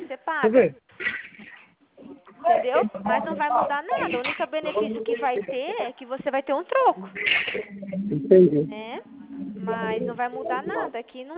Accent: Maringá, Paraná, Brazil; A minha cidade é Maringá.

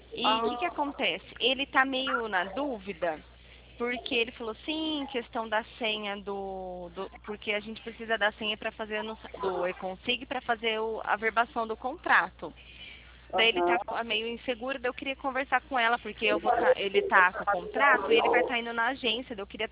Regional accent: São Paulo, Brazil; Somos de São Paulo.

